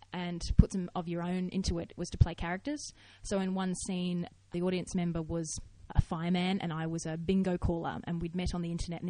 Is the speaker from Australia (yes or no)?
yes; Australia; I'm sorry, I'm from Australia. I don't know what I'm doing.